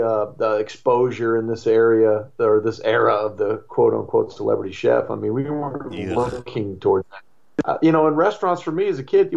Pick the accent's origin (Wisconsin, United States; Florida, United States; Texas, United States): Florida, United States; Fort Lauderdale; also born or lived in Chicago, United States; I grew up down there. I was born in Chicago, but I grew up in Fort Lauderdale, and restaurant business was great down there.